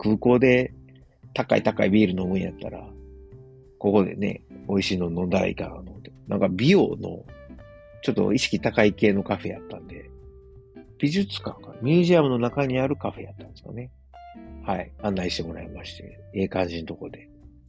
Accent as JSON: {"language": "Japanese", "region": "Osaka", "country": "Japan", "said": "自分の実家であるですね、高麗川あずま家、はい、親父とおかんがやってる、大阪高麗川いうところでね、やってる"}